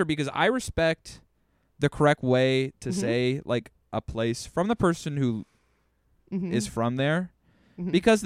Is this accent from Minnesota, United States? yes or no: yes; Minnesota, United States; accent: Minnesotan; I think the only thing Minnesotan about my accent is I just say a couple words differently.